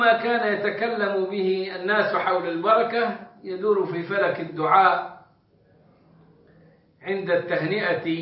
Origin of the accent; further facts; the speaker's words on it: Egypt; وعندنا في مصر كان الناس يختارون لفظ مبروك على مبارك